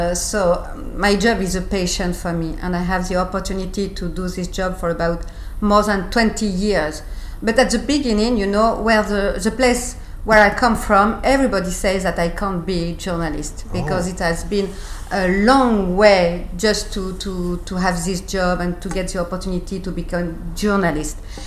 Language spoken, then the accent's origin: English; Besançon, Bourgogne-Franche-Comté, France; English is a second language; I'm from east of France, a city named Besançon.